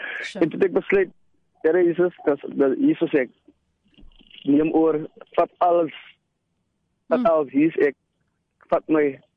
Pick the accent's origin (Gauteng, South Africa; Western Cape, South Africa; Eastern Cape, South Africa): Western Cape, South Africa; Mitchells Plain; ek het opgegroei in Mitchells Plain